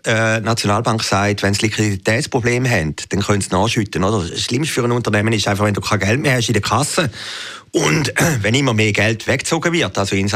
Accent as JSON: {"language": "German", "country": "Switzerland", "said": "Da hat man sich als Schweizer natürlich auch ein bisschen besser gefühlt."}